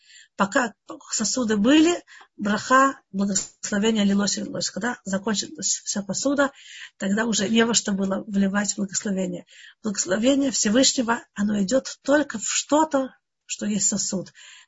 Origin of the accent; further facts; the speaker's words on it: Russia; moved away; Наверное, я сама приехала из России